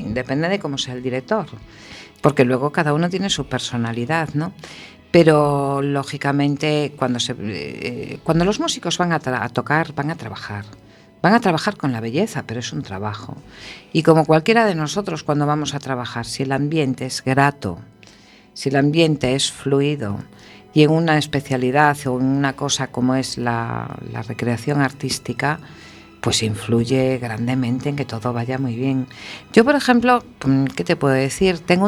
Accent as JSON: {"language": "Spanish", "region": "Galicia", "country": "Spain", "said": "yo soy muy gallega"}